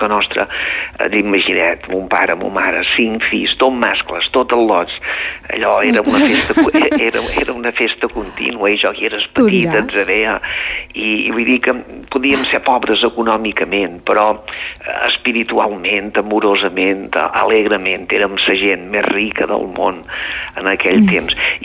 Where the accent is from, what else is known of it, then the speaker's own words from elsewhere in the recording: Balearic Islands, Spain; jo som menorquí